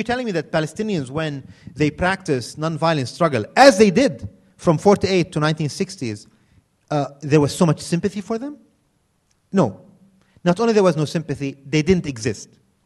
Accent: South Governorate, Lebanon; I come from South Lebanon.

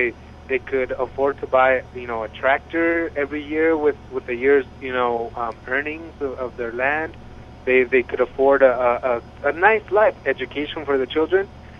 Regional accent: Watsonville, California, United States; born there; Man, me, I was born in Watsonville.

